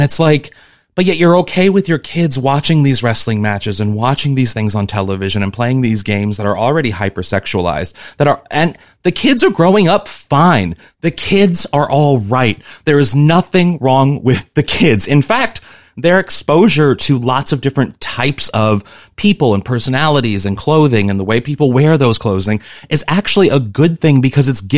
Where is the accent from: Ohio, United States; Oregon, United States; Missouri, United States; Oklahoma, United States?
Missouri, United States; also born or lived in New York / Los Angeles; I come from Missouri. I understand crazy people who say crazy things about conservative issues.